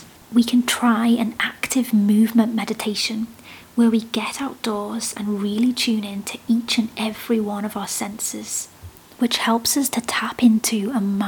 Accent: United Kingdom; As a Brit, I also understand the importance of weather as a topic of conversation.

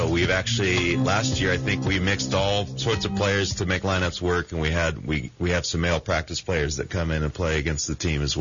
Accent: Santa Barbara, California, United States; I played it a bunch growing up in Santa Barbara.

